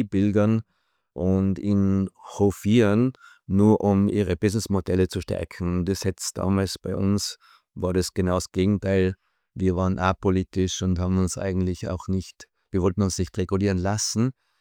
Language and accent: German; Austria; moved away as an adult; now in United States; Also ich bin 1986 von Österreich ausgewandert ins Silicon Valley, weil ich ein Doktorat habe, Dissertation in Computer Science.